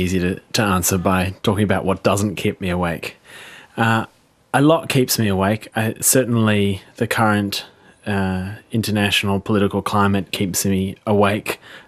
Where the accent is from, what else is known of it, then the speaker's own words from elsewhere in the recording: Australia; And for myself as an Australian director working with an Australian team on the show